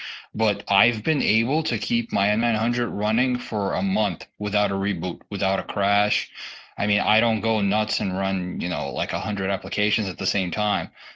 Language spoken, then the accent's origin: English; Brooklyn, New York, United States; Well, I'm Brooklyn, New York.